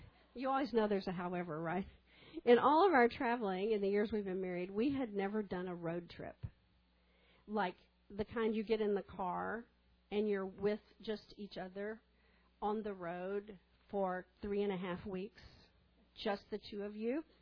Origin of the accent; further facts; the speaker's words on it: Texas, United States; Now, I grew up flying in West Texas, where you learn that north is up on a map and south is down on a map